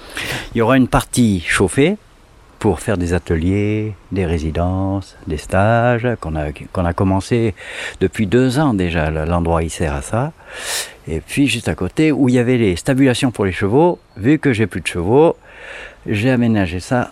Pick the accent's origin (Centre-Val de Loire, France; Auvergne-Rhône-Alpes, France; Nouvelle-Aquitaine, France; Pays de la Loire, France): Nouvelle-Aquitaine, France; Nieul-l'Espoir; born there; La Grenouillère qui se situe à Nieul-l'Espoir, dans le Poitou, juste à côté de Poitiers, à 11 km de Poitiers. Voilà, ça c'est la focalisation sur l'endroit. Après, on en est parti, moi j'en suis parti, j'avais 2 ans et demi je crois.